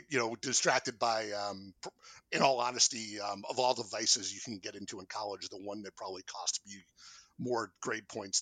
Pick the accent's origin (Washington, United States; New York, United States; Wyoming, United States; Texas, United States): New York, United States; my former next door neighbor from growing up in New York